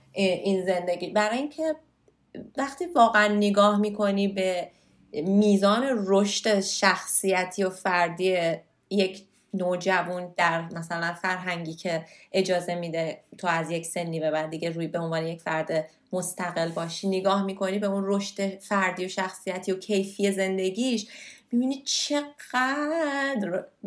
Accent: Iran; moved away; من از ایران اومدم بیرون

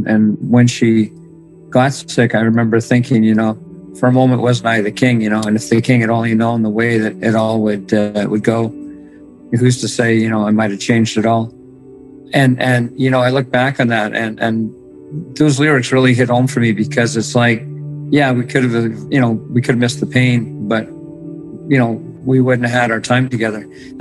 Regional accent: Morden, Manitoba, Canada; I'm from Morden, Manitoba.

